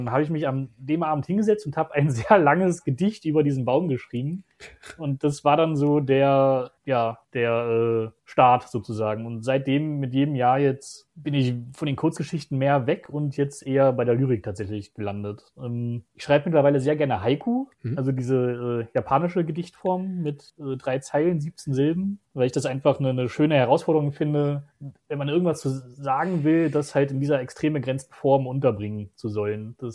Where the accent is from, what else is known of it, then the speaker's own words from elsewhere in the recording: Halle, Saxony-Anhalt, Germany; also ich komme ursprünglich aus Halle an der Saale